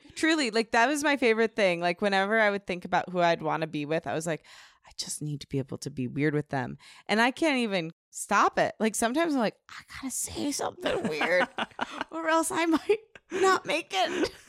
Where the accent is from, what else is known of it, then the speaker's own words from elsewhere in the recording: Midwest, United States; We grew up in the Midwest, but he had to move to LA and get hired by Netflix in order to learn how to harvest wheat.